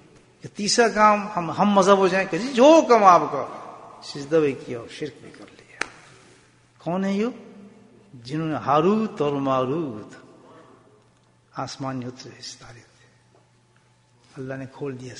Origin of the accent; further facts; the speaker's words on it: Pakistan; moved away; میں عرصے کے بعد پاکستان گیا, کوئی 8 سال کے بعد شاید پاکستان گیا. تو جب میں اپنے شہر میں گیا اور میں ٹرین سے اترا